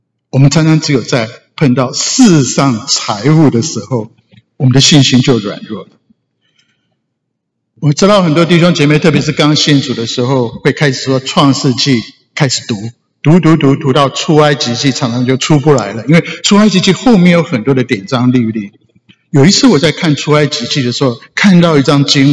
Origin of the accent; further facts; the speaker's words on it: Taiwan; 我从台湾来，我稍微讲一下台语。